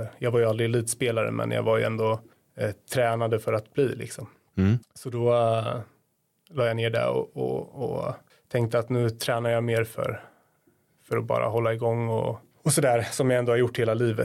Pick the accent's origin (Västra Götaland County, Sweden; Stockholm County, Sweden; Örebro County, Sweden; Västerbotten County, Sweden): Örebro County, Sweden; Hallsberg; jag är uppvuxen i Hallsberg och höll på med alla möjliga idrotter som liten.